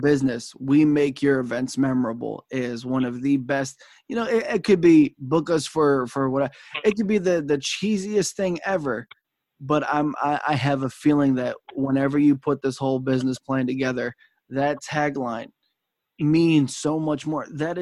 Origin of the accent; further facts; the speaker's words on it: New York, United States; now in Delaware, United States; You and I, growing up in New York, being in Delaware, you know, the music changes a little bit